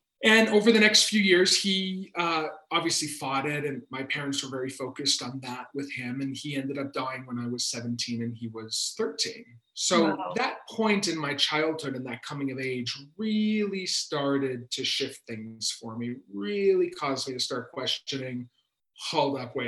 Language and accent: English; Maine, United States; So I grew up in Maine. And not on the coast where everybody comes to vacation.